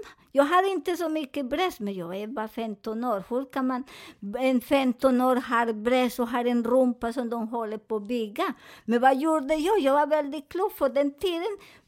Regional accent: Colombia; Swedish is a second language; För ni vet att jag är från Colombia

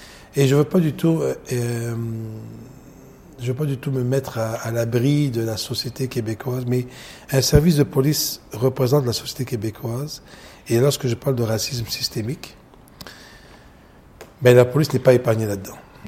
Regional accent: Abidjan, Côte d’Ivoire; je suis né à Abidjan, en Côte d'Ivoire, puis j'ai grandi et je suis d'origine libanaise.

